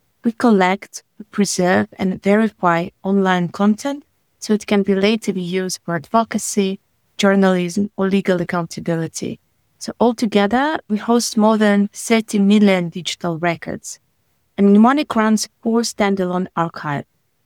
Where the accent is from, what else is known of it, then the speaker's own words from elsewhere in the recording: Ukraine; violations of international humanitarian law linked to the Russian aggression in my home country.